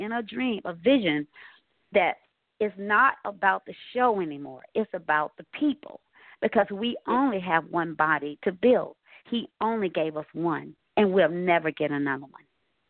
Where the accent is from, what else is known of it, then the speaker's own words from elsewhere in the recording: Atlanta, Georgia, United States; Come on, somebody. I'm from Atlanta.